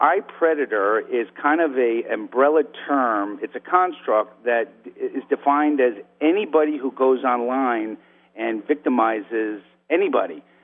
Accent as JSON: {"language": "English", "region": "New York", "country": "United States", "said": "I'm from the Hudson Valley, actually in Dutchess County, just south of Vassar College."}